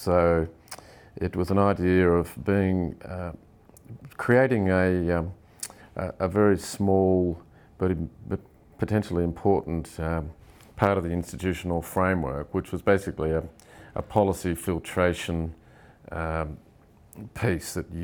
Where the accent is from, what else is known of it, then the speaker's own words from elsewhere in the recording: Australia; I think also as an Australian investor, currency is such an important bit of the equation.